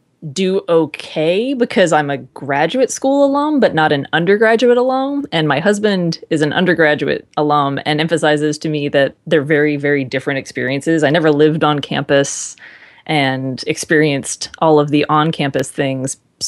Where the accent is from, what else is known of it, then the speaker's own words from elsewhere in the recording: Virginia, United States; So I grew up in Northern Virginia, like 90% of William and Mary's